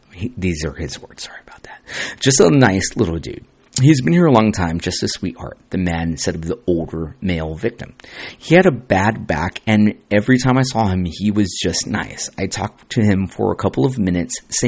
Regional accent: Santa Ana, California, United States; I was born and raised in Santa Ana. I've been in a lot of fucking fights, in gang fights.

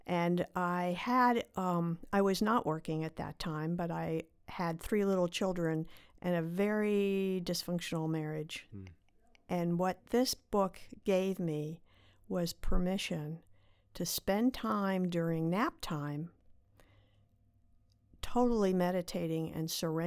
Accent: Northeast, United States; I grew up in the Northeast, in a wonderful church that had fabulous programs available.

